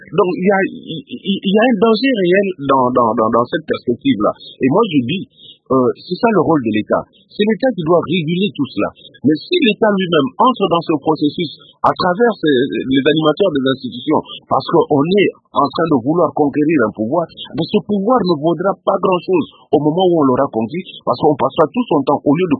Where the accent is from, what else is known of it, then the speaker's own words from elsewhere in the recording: Kinshasa, DR Congo; also born or lived in Lubumbashi; Moi, je suis de Kinshasa, mais j'ai fait mes études à Lubumbashi.